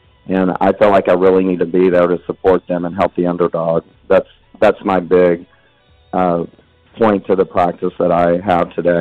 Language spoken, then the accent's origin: English; Texas, United States; I was born in Oklahoma, and my parents quickly moved to West Texas where I grew up.